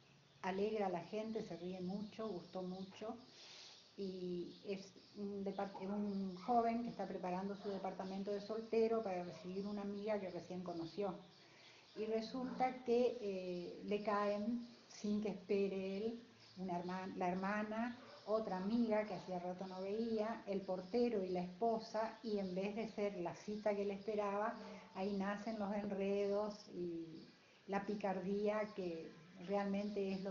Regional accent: Posadas, Misiones, Argentina; Soy oriunda de Posadas

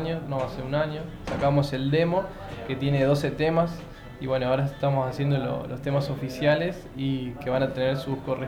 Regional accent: Posadas, Misiones, Argentina; la banda se llama … viene del latín dudar … Bueno, somos de acá, de Posadas Misiones.

